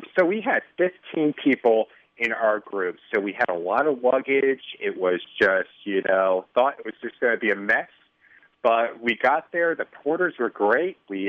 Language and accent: English; Connecticut, United States; now in Chicago, United States; Originally from Connecticut.